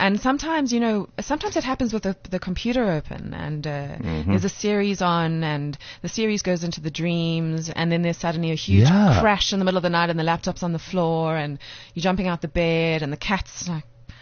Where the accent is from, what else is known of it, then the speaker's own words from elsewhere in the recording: Cape Town, Western Cape, South Africa; I'm from Cape Town, flown in for the festival